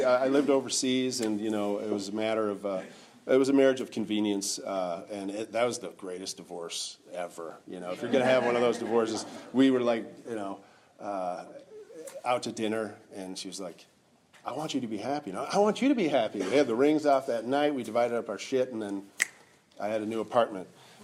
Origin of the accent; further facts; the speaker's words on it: Madison, Wisconsin, United States; I am from Madison, Wisconsin.